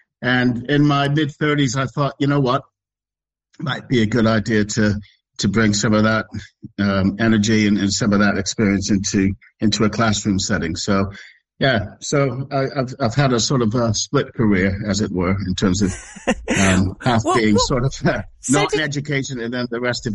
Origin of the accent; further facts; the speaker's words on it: United States; You could probably hear from my accent, I'm from the state.